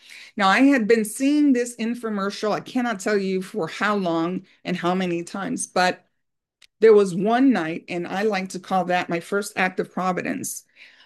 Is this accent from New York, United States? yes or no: yes; New York, United States; So I will say that I am a New Yorker, Puerto Rican